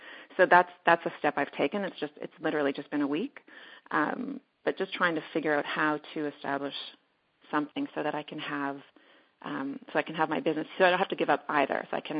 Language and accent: English; Canada; Well, first of all, I'm Canadian